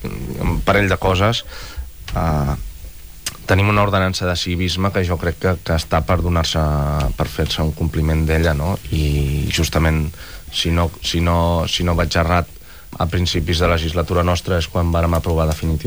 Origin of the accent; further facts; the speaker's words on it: Lloret de Mar, Catalonia, Spain; Jo sóc de Lloret